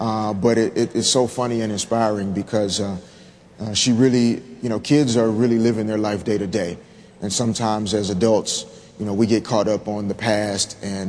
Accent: Little Rock, Arkansas, United States; which was instilled in me as a young kid growing up in Little Rock, you know, in Arkansas by my parents

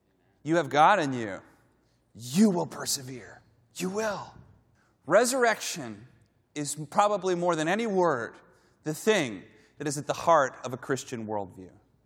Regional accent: California, United States; Growing up in California, I remember we planted a little avocado tree in our backyard

